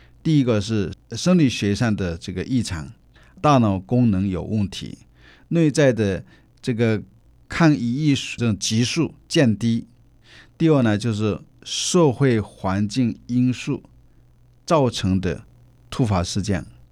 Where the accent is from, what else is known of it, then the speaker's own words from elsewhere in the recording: China; 所以我们作为一个中国人在国外要了解这种文化